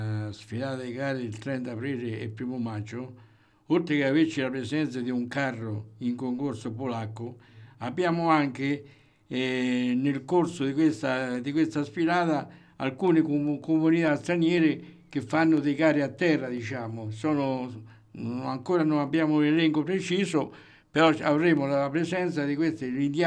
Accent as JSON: {"language": "Italian", "town": "Terni", "region": "Umbria", "country": "Italy", "said": "io sono ternano a tutti gli effetti, perché sono nato nel Palazzone."}